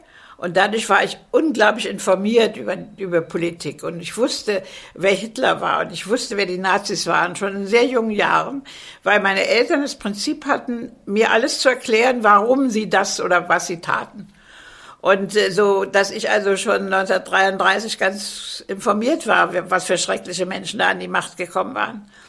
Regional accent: Berlin, Germany; accent: Berlinisch; ich bin hier in Berlin aufgewachsen und sage auch, die einzige Sprache, die ich richtig kann, ist Berlinsch. Ich spreche zwar auch Englisch und spreche Hebräisch, aber besser kann ich eben Berlinsch, nicht wahr? Auf jeden Fall bin ich hier zur Schule gegangen

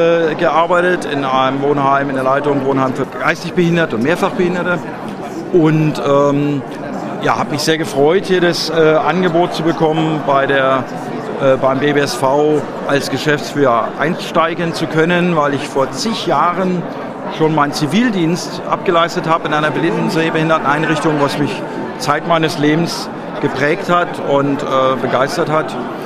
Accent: Berlin, Germany; ich komme aus Berlin, bin in Berlin geboren

